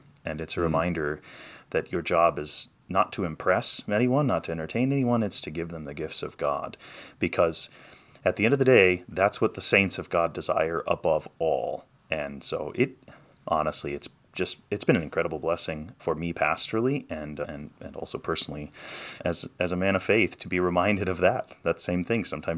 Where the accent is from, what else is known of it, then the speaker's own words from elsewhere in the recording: Indiana, United States; we're both from Indiana originally, but we've really settled here into southern Michigan